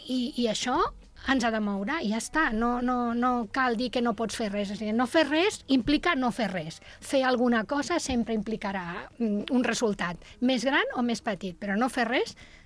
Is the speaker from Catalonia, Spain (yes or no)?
yes; Barcelona, Catalonia, Spain; que sóc de Barcelona, recordo els moviments dels anys 80